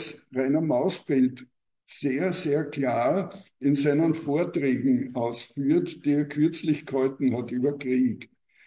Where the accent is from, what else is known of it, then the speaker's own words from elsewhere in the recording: Austria; Und da muss man dann als Österreicher sagen